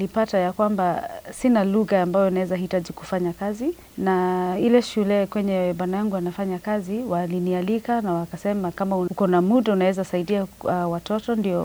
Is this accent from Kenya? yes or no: yes; Kenya; Na mimi nikiwa mdogo Kenya, shule zenye nilisomea